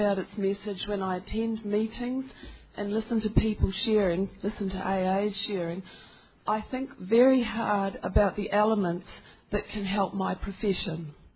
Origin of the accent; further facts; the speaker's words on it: New Zealand; I'm actually a doctor, and I come from New Zealand.